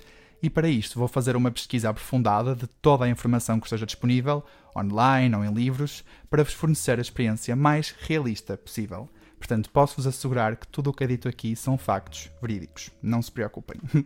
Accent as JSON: {"language": "Portuguese", "country": "Germany", "said": "Mas eu sou alemão, portanto, sou um bocado, né?"}